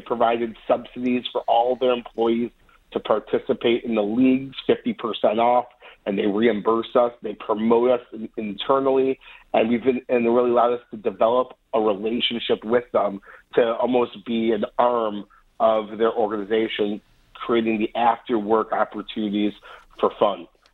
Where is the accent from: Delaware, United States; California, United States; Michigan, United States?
Michigan, United States; Detroit; So I grew up in Metro Detroit, family, friends, played sports my entire life.